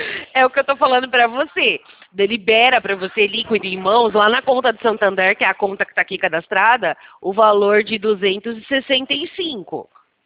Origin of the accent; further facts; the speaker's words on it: São Vicente, São Paulo, Brazil; Eu sou de São Vicente, no litoral. E aí eu vim parar aqui e fiquei aqui porque é uma vida mais tranquila.